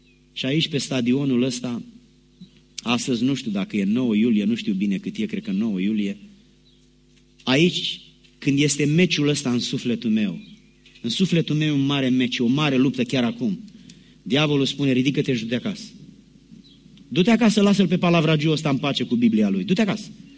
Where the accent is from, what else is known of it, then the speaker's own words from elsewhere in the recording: Giurgiu, Giurgiu County, Romania; Eu vin din Giurgiu, de sub București, de pe malul Dunării, vecin cu Bulgaria.